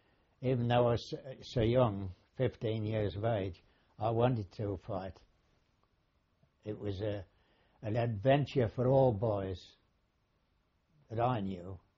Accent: Birmingham, West Midlands, United Kingdom; born there; I was born in Borstal Heath, Birmingham.

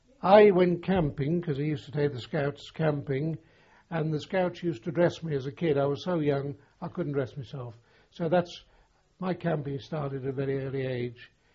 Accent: Liverpool, North West England, United Kingdom; I was born on the 1st of January 1925, and I was born in Liverpool. Actually, the place was called Fazakerley.

